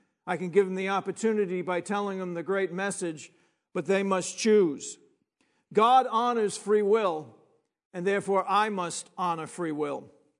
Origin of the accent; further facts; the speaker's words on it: Long Island, New York, United States; that my father and my mother were from Brooklyn. I was brought up in Long Island.